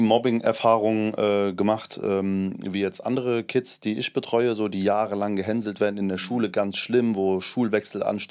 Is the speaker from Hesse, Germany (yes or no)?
yes; Hanau, Hesse, Germany; Ich bin in Hanau groß geworden, bei Hanau, in Hanau, also kurz davor. Und habe sehr früh auch Frankfurt kennengelernt, habe dann später in Darmstadt studiert. Also ich habe Hessen so gut es geht mitgenommen.